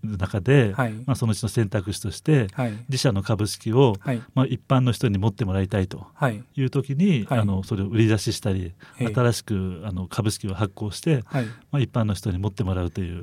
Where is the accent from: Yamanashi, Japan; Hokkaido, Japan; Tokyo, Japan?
Tokyo, Japan; Machida; 出身はですね、東京都の町田市ってところの出身です。